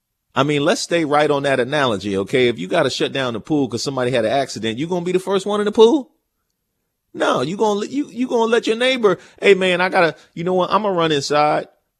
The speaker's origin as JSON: {"language": "English", "region": "Maryland", "country": "United States", "said": "Because I'm from Prince George's County, which makes me a Maryland fan."}